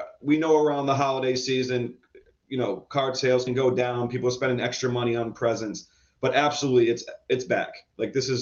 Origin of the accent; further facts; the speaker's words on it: Providence, Rhode Island, United States; I'm from New England, Providence, Rhode Island, and as you know, right now we're getting hit with a storm and it's very cold.